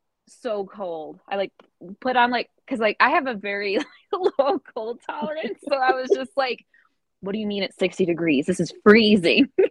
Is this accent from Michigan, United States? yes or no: yes; Fenton, Michigan, United States; So yeah, I grew up in Fenton, Michigan. It's a small place.